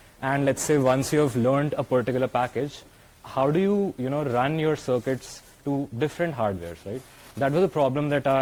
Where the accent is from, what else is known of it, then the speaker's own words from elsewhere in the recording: India; I'm from India